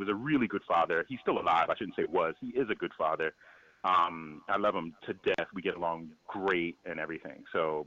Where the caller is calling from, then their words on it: Piscataway, New Jersey, United States; I am calling from Piscataway, New Jersey